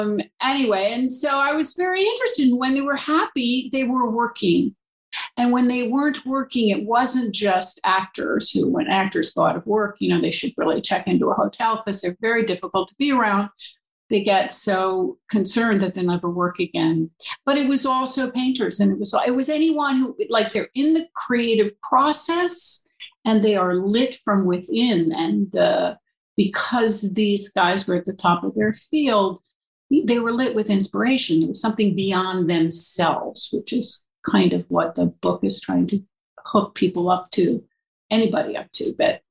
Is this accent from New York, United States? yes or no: yes; New York, United States; I was raised on the Hudson River in an artist community.